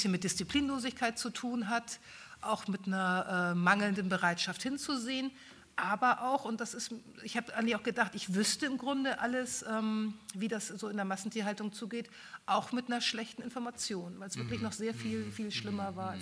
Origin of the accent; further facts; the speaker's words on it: Hamburg, Germany; born there; weil ich ja selbst gebürtige Hamburgerin bin.